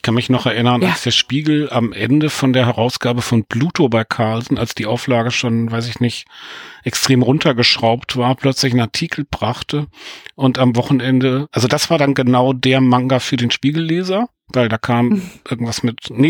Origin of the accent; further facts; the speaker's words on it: Hamburg, Germany; als Hamburger